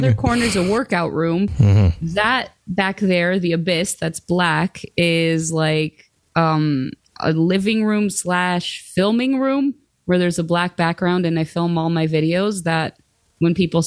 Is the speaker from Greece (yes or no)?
yes; Greece; Because I grew up in Greece, right?